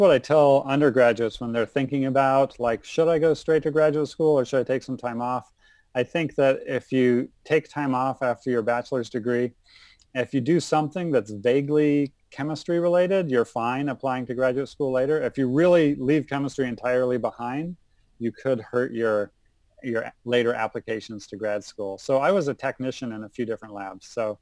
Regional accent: Denver, Colorado, United States; also born or lived in Connecticut; I grew up in Denver, Colorado originally, and then I moved around quite a bit.

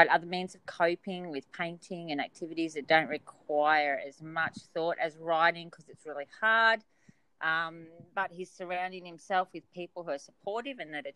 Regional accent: Australia; I'm going to call it the Rona because I'm Aussie

